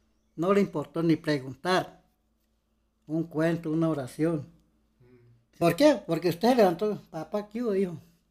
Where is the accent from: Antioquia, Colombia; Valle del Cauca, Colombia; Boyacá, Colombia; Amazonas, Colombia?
Amazonas, Colombia; Yo soy del río Miriti. Allá donde nadie, no hay nada de carros ni aviones, no entra ni señal de celulares, nada.